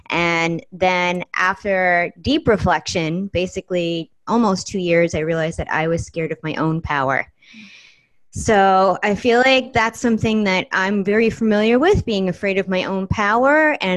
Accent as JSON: {"language": "English", "region": "New York", "country": "United States", "also_born_or_lived": "Brooklyn", "lives_now": "Los Angeles, United States", "said": "I'm originally from New York. I spent 10 years living in Brooklyn. I was born in upstate New York. I'm in LA now on the beach."}